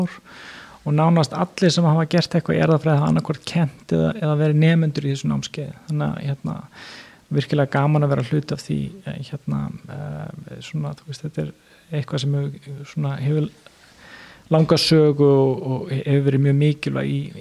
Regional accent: Reykjavík, Capital Region, Iceland; Ég sem sagt fæddur uppalinn í Reykjavík, smáíbúðahverfinu, eyddi reynda miklum tíma í sveit svona á sumrin og svoleiðis og fór síðan í menntaskóla Reykjavík

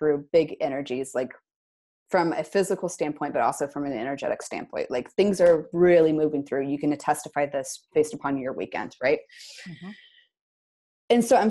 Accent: Midwest, United States; And I've told you, I'm from the Midwest, right? And like, I've spent many a years in cornfields, very comfortable with them for the most part.

